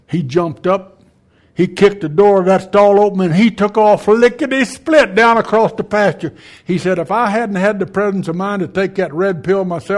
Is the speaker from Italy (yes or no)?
no; Louisiana, United States; Acadian, A-C-A-D-I-A-N, Acadian. I'm a Cajun.